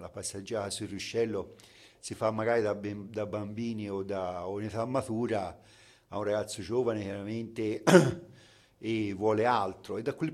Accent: Tuscany, Italy; non lo dico da colonnatese perché non lo sono, sono toscano

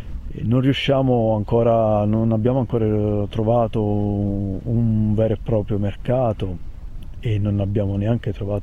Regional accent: Cassano Irpino, Campania, Italy; L'azienda si chiama Superterra, ha sede a Cassano Irpino, che è il mio paese.

